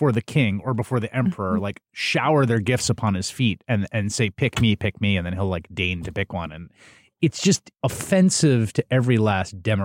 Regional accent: New York City, New York, United States; also born or lived in Chicago / Washington, D.C.; I'm actually from New York City. I'm a city kid, born and raised in the Bronx, and I've always been a city denizen

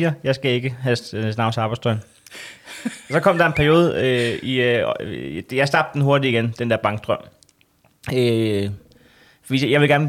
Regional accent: Næstved, Zealand, Denmark; Men jeg er født på Næstved sygehus, og så er jeg vokset op i Næstved Syd.

